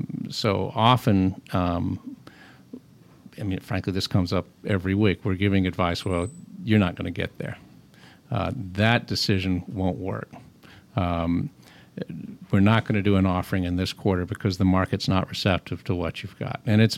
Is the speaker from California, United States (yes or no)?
no; Atlanta, Georgia, United States; No. You know, I grew up in Atlanta. I came back home. I really like it.